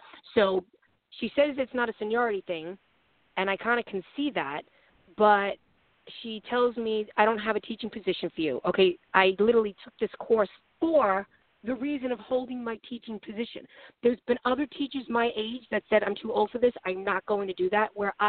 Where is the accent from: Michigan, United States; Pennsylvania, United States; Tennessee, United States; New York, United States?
New York, United States; I'm from New York, and all my friends are like, it's 57 and raining, and well, we're sweating.